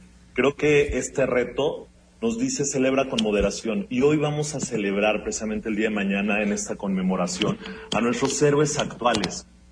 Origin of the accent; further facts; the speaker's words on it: Mexico; esta parte que contagiamos como mexicanos